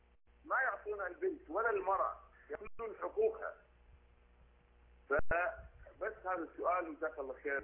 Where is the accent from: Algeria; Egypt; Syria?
Syria; أنا سوري، أنا بلاد الشام